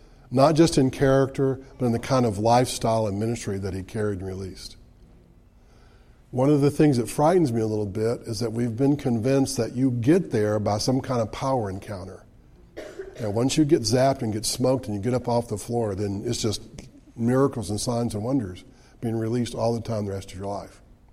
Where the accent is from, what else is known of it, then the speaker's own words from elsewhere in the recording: United States; I'm an American, right?